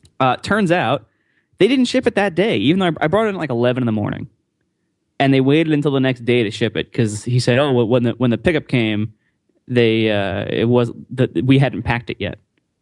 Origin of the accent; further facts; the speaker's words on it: United Kingdom; Right, because I'm British.